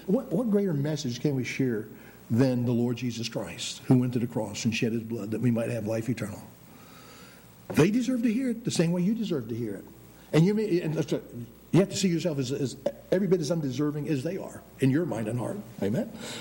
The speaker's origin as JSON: {"language": "English", "region": "New England", "country": "United States", "tie": "born or raised there", "also_born_or_lived": "Pennsylvania", "said": "I understood that as a New Englander. I was born in New England, raised most of the time in New England, outside of the teen years in Pennsylvania."}